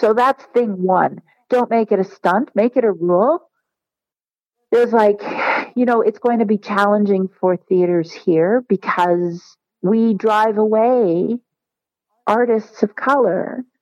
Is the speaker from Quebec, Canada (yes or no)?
no; Toronto, Ontario, Canada; I came from Toronto, which is really, really diverse